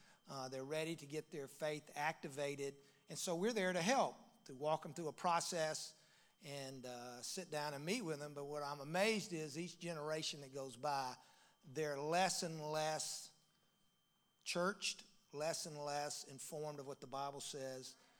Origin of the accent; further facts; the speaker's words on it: Mississippi, United States; now in Texas, United States; I said, well, my mama was born there, but I grew up in Mississippi.